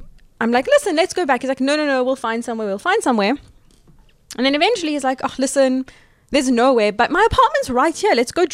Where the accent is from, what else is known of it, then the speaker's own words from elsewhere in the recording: South Africa; Which is the worst thing for me as a South African because we're relatively punctual.